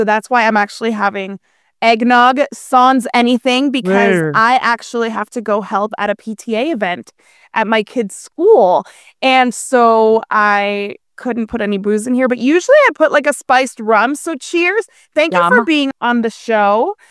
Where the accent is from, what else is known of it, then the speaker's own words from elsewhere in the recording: Miami, Florida, United States; Okay, so I grew up in Miami.